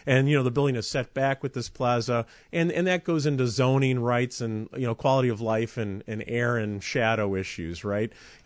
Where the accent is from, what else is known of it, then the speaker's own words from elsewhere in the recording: Chicago, Illinois, United States; I remember the concerns about the Hancock Building as a kid growing up in Chicago in the shadow of it.